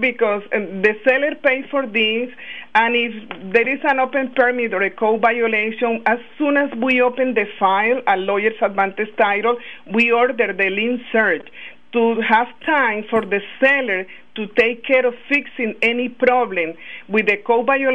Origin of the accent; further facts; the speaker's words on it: Barranquilla, Atlántico, Colombia; I am from Barranquilla, Colombia.